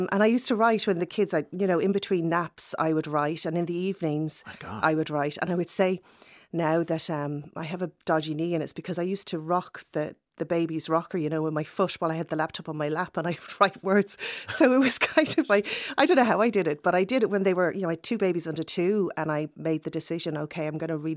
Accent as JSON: {"language": "English", "town": "Wexford", "region": "Leinster", "country": "Ireland", "moved": "as an adult", "said": "I'm from Wexford, and I left Wexford at 18, very wide-eyed and innocent, to work"}